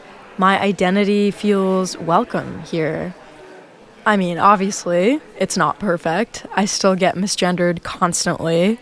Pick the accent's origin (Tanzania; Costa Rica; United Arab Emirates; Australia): United Arab Emirates; Dubai; now in Los Angeles, United States; I'm a grad student. I go to USC. I'm from Dubai, and I'm just here in LA to finish my degree.